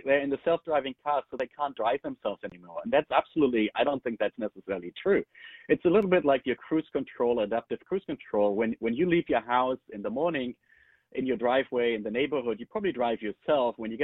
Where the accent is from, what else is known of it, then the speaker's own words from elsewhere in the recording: Germany; now in United States; I'm originally from Germany, where people still prefer stick shifting over automated shifting.